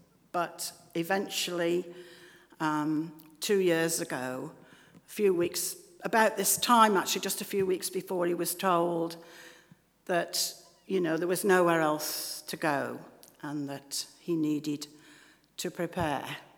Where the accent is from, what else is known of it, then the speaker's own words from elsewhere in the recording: Stoke-on-Trent, West Midlands, United Kingdom; now in Colchester, United Kingdom; because I'm a northerner. I come from Stoke-on-Trent and lived up there.